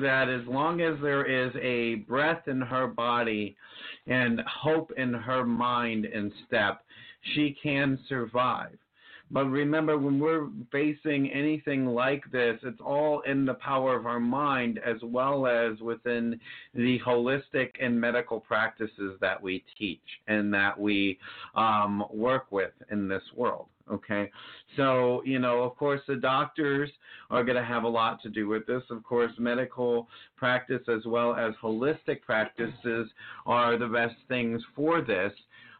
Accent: Pompano Beach, Florida, United States; Actually, Florida is my home state on the East Coast. Everywhere from West Palm down to Miami, but born in Pompano.

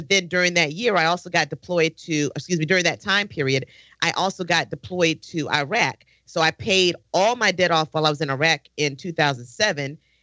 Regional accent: Virginia, United States; I'm from Virginia. I don't have any loyalties to South Carolina.

